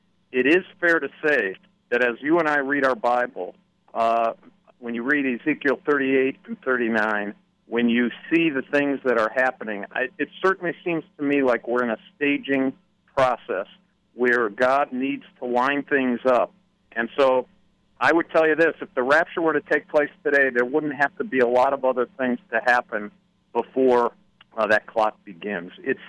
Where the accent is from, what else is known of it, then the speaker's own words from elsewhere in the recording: United States; Oh, Jimmy, it really breaks my heart as an American to say that.